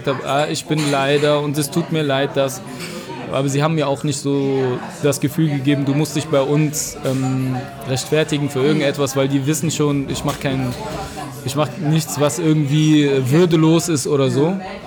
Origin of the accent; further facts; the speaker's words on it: Saudi Arabia; Ich komme aus Saudi-Arabien.